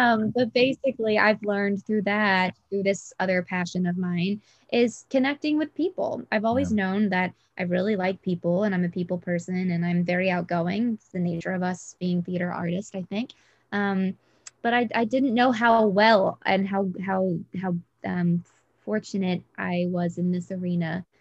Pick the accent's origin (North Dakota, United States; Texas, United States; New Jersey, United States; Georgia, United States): Georgia, United States; So the local high school in my area of town that I grew up in Georgia, right outside of Atlanta, they were doing Annie.